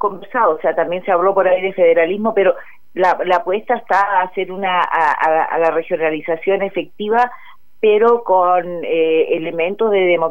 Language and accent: Spanish; Chile; volvamos a manejarnos como chilenos con lo nuestro